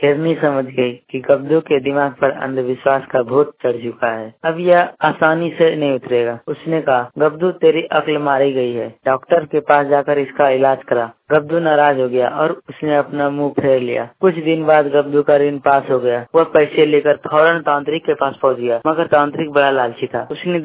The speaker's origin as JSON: {"language": "Hindi", "town": "Bhagalpur", "region": "Bihar", "country": "India", "said": "भागलपुर से हूँ। मैं पढ़ रहा हूँ यहाँ पे।"}